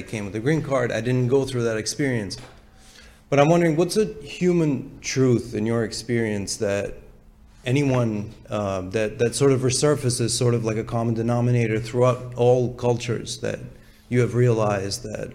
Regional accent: Albania; now in Massachusetts, United States; I'm from Massachusetts. We have a great, I'm originally Albanian. We have a great Albanian population with undocumented immigrants.

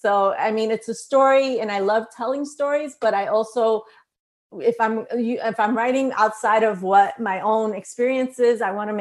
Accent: Bronx, New York, United States; So even though I'm writing about the Bronx and I grew up in the Bronx, it does not matter.

